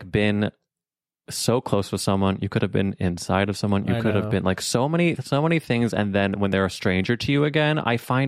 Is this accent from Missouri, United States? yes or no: yes; St. Louis, Missouri, United States; Yeah, like, we grew up in St. Louis together.